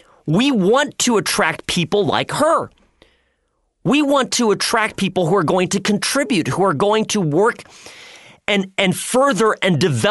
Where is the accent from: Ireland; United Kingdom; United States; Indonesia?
United States; this debate about immigration is one that is deeply personal to me, not just as an American, but because of who I am as a person and why I'm here.